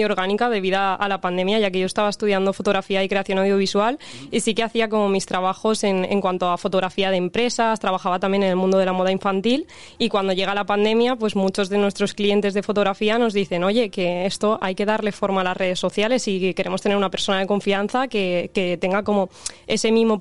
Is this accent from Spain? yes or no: yes; Valencian Community, Spain; first language Valencian; Spanish is a second language; del valenciano, que al final es mi lengua materna